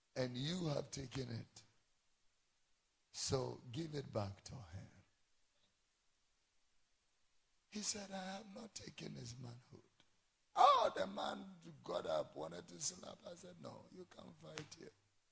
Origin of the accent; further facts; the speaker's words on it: Tesano, Greater Accra, Ghana; born there; also born or lived in Fadama / Abeka; I was born in Tesano, I lived in Fadama and Abeka.